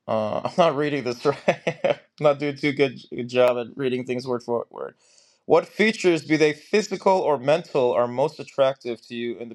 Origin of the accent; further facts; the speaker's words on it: United States; I'm 23. I'm American.